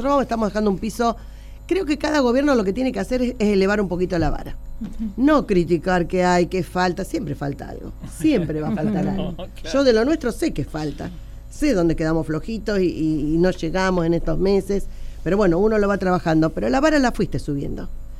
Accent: Rosario, Santa Fe, Argentina; Yo soy rosarina, nacida, criada, estudiada, o sea, tengo un afincamiento importante en la región.

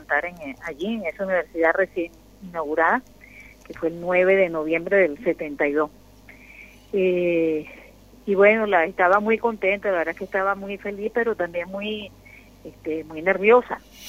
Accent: Caracas, Capital District, Venezuela; moved away as an adult; Bueno, ya yo tengo mes y medio que salí de Caracas, pero sigue, la situación se sigue acentuando por las noticias que me llegan directamente.

